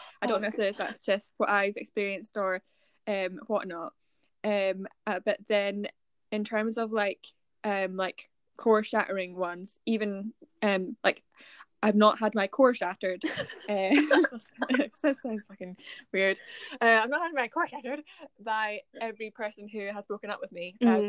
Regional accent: Scotland, United Kingdom; We are two Scottish gals in our late 20s to early 30s

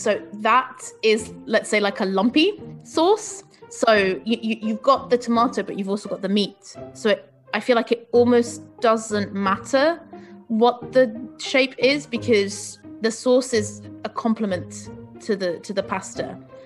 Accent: Portugal; Like I'm thinking I'm originally from Portugal, port wine, obviously from Portugal.

